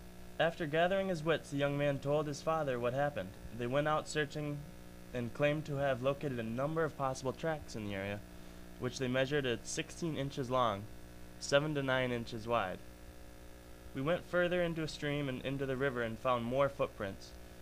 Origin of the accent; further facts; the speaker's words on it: Michigan, United States; from Michigan